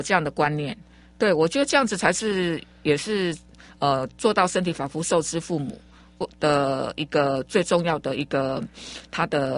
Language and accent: Chinese; Xinying, Tainan, Taiwan; 因为我是新营人、哦、我妈妈当时生我们的是在新营的一个州妇产科、